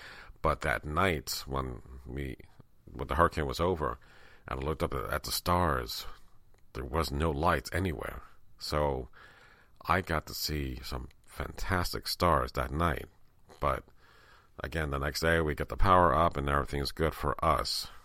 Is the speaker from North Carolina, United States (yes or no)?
no; Bronx, New York, United States; but being that I grew up in the Bronx, I'm like, oh, please, it's just a rainstorm.